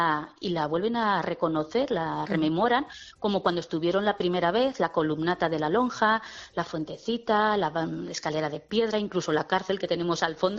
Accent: Rubielos de Mora, Aragon, Spain; soy de Rubielos, me sí. desplazo aquí a trabajar

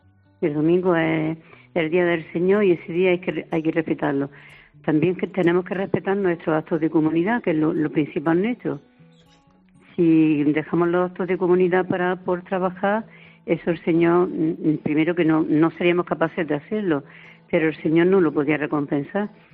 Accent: Spain; las dos que somos españolas

